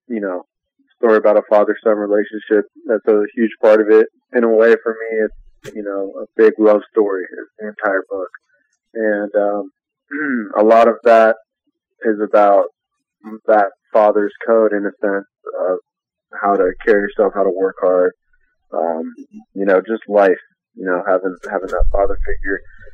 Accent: Columbus, Ohio, United States; growing up in Columbus, Ohio, there's no other school you want to go to other than Ohio State.

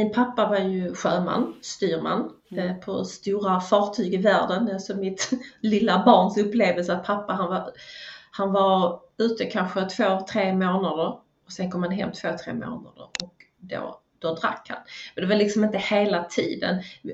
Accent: Skåne, Sweden; also born or lived in Värmland; Ute på landet i Skåne, eller ja, jag är född i Värmland, men det är ingen människa som hör det idag. Och det var på många vis en väldigt fin uppväxt på landet, liten landskola och så.

